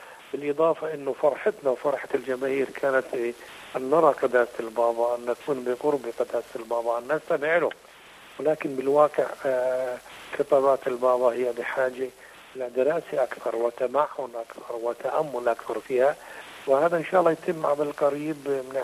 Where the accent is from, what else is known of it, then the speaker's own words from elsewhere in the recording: West Bank, Palestine; أوضاع القائمة عندنا بالضفة الغربية هون والمناطق المحتلة